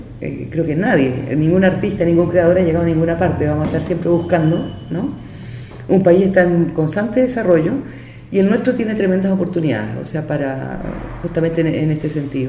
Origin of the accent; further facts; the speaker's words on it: Chile; pensando en por qué yo no podría hacer esto en mi país. Yo creo que la tendencia es a que Chile tiene que desarrollar mucho más